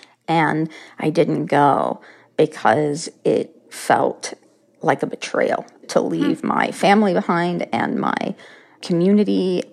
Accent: Appalachia, United States; But I grew up watching people on screen from Appalachia almost portrayed as jokes, as hillbillies, as ignorant

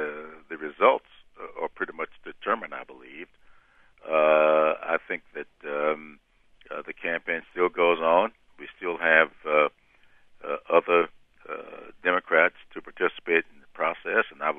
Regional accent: South Carolina, United States; I come from South Carolina, and it doesn't make me nervous at all

